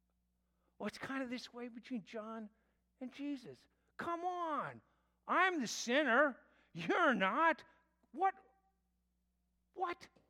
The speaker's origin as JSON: {"language": "English", "region": "England", "country": "United Kingdom", "said": "As English people, we don't really connect what we should because it's no fault of our own. We're not speaking Hebrews."}